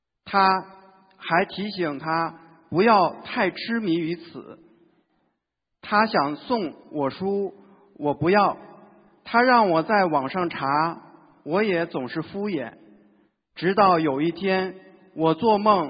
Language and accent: Chinese; Beijing, China; 我是2012年3月份妻子度我学习的心灵法门